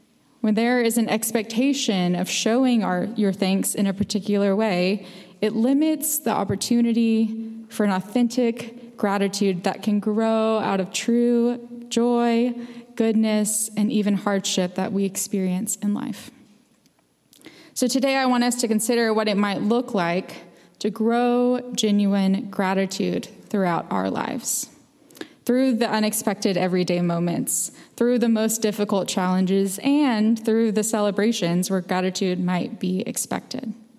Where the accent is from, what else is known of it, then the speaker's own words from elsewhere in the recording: Alabama, United States; Growing up in Alabama, the Deep South really tries to ingrain these into you, no matter your age.